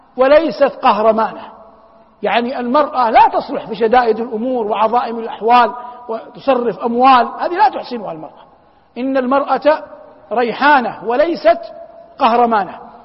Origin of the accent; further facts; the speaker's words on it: Saudi Arabia; كان يطلق فيها ما هو في شرق بلادنا المملكة العربية السعودية الآن